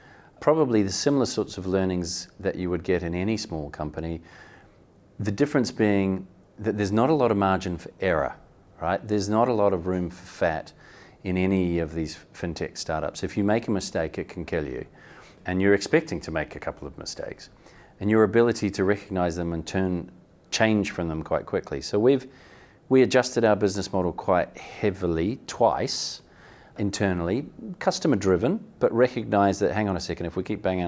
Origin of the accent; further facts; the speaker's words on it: New Zealand; As a New Zealander, we know a little bit about rugby.